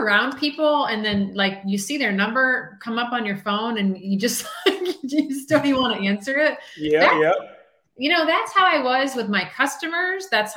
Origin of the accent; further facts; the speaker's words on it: Midwest, United States; I, you know, growing up in the Midwest, I was seeing money that I had never seen before.